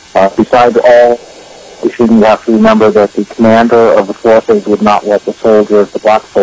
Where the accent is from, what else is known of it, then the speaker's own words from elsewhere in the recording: Anchorage, Alaska, United States; I'm from Anchorage, and I'm speaking myself.